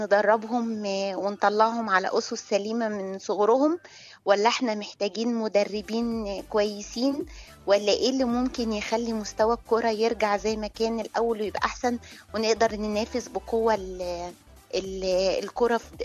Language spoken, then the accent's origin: Arabic; Egypt; أنا كواحدة مصرية أصيلة يعني بنت مصرية